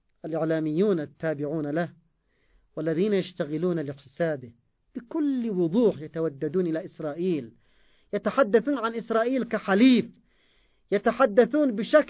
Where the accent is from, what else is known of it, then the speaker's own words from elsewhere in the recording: Yemen; قتل الآلاف المؤلفة من أطفالنا كيمنيين